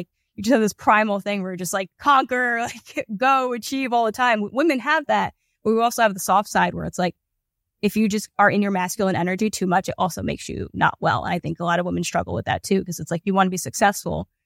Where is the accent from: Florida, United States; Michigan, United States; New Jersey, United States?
New Jersey, United States; Newark; I grew up in Newark. Like my parents are cops.